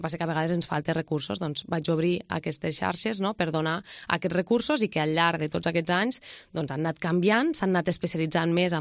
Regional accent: Almenar, Catalonia, Spain; Jo soc d'un poble, soc d'Almenar

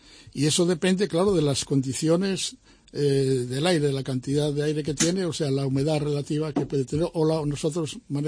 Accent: Vigo, Galicia, Spain; now in Seville, Spain; Sí, sí, yo llevo 51 años aquí en Sevilla y ya me considero también sevillano. Soy de Vigo, soy gallego, estupendo. Y para mí es un orgullo mantener todavía el acento.

